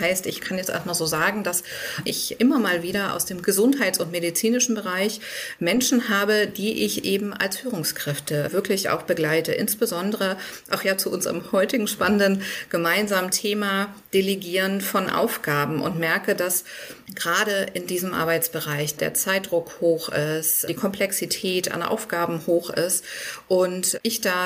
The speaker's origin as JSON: {"language": "German", "town": "Hannover", "region": "Lower Saxony", "country": "Germany", "said": "ich komme aus dem Großraum Hannover"}